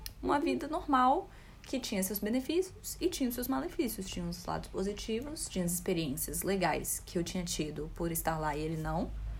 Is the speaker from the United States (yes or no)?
yes; United States; recentemente eu levei o Pedro onde eu cresci. E tinha esse glamour, né, de ter crescido nos Estados Unidos.